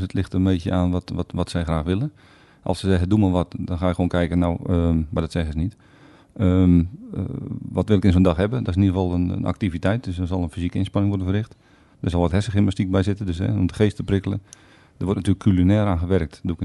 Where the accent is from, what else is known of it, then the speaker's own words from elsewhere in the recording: Zeeland, Netherlands; Maar ja, ik kom natuurlijk uit Zeeland, dus het water heeft een belangrijke invloed.